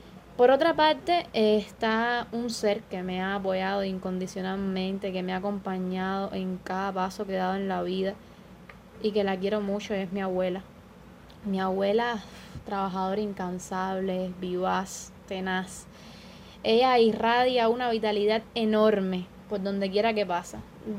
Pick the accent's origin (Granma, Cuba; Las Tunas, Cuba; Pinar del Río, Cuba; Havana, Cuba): Havana, Cuba; Desde que nací he vivido en La Habana, en Arroyo Naranjo, un barrio un poco apartado